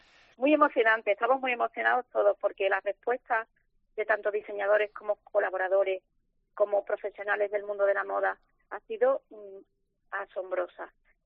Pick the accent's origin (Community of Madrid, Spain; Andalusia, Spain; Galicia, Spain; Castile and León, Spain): Andalusia, Spain; Seville; somos de Triana, mi madre era de Triana